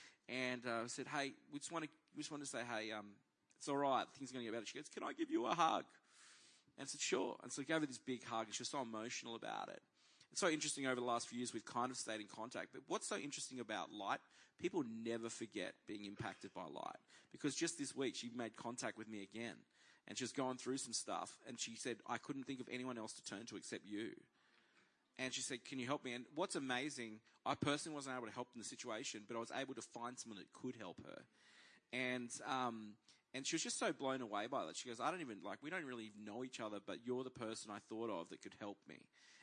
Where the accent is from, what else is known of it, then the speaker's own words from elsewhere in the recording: Toowoomba, Queensland, Australia; now in Woodridge, Australia; I didn't know what Woodridge was because I was from Toowoomba.